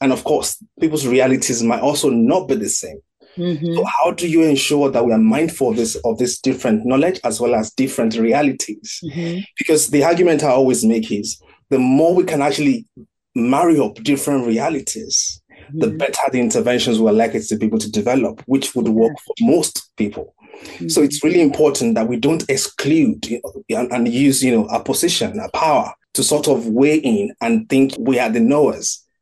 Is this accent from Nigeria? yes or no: yes; Nigeria; moved away as an adult; now in United Kingdom; For me, I was born and bred in Nigeria. I moved to the UK in very early 20s.